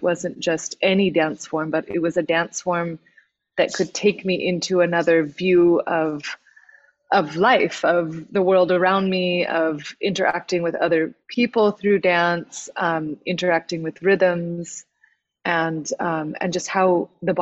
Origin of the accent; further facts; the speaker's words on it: California, United States; I mean, I grew up in California.